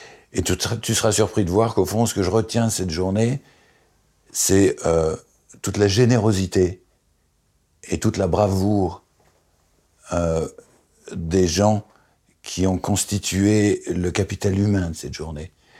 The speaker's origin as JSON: {"language": "French", "town": "Lyon", "region": "Auvergne-Rhône-Alpes", "country": "France", "tie": "born or raised there", "said": "Ensuite, effectivement, j'ai été élevé à Lyon"}